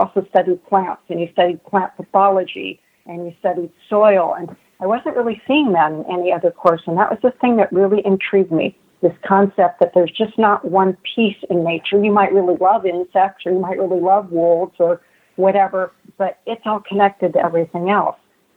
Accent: Iowa, United States; Well, as I mentioned before, I grew up in Iowa. So I grew up in a state that I learned every year in school once had vast prairies and once had bison and grizzly bears and wolves.

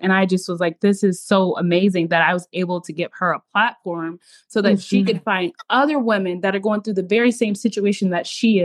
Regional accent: Kansas, United States; You know, we're from Kansas. We used to things being very slow.

